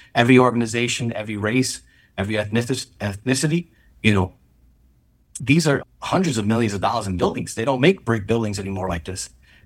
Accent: Middletown, United States; I was born and raised here in City Middletown.

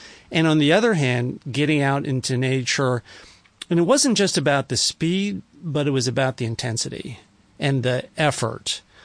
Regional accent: Chicago, Illinois, United States; And by the way, I grew up in Chicago, so it was an urban environment, not a lot of nature besides a few trees growing in front of the house.

